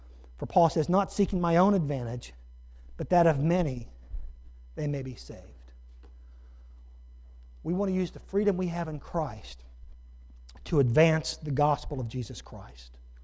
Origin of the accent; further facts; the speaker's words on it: Grove City, Ohio, United States; And I said, "From Ohio." I said, "I grew up in Grove City."